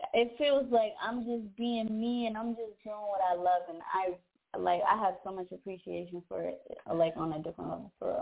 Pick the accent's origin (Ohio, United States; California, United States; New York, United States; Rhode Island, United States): New York, United States; I'm from Harlem.